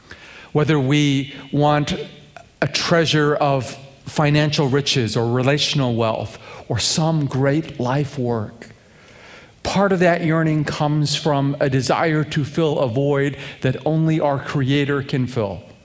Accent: England, United Kingdom; was a young boy growing up in England, I had a fantasy.

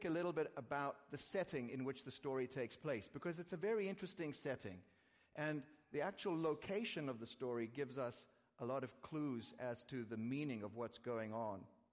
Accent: South Africa; Growing up in South Africa, I have no experience of frozen metal posts as a child

